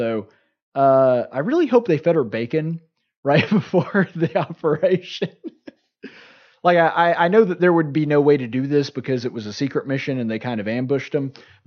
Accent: Alabama, United States; And that's why I love my home state. Love Alabama.

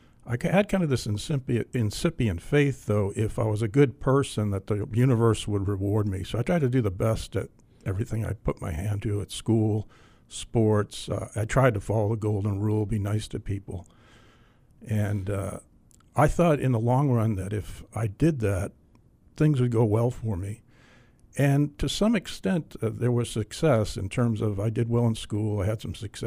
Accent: Duxbury, Massachusetts, United States; I grew up in Duxbury, Massachusetts, which is right across the bay from Plymouth Rock, basically. And so it's kind of a pilgrim town, pretty historic, and good place to grow up.

